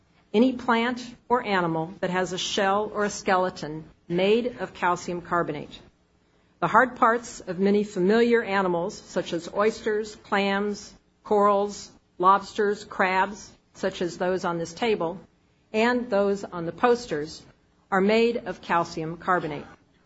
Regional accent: Oregon, United States; They occur in the millions off the coast of my home state of Oregon

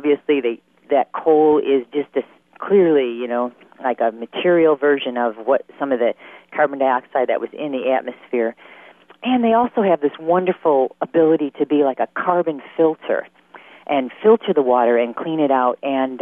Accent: Chicago, Illinois, United States; I mean, I grew up in Chicago, and I was in Cleveland during 2003 when the East Coast blackout occurred.

